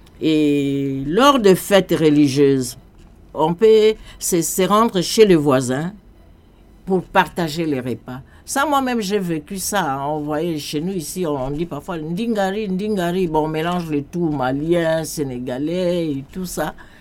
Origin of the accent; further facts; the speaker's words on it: DR Congo; ça me rappelle aussi une culture chez nous, en RD Congo.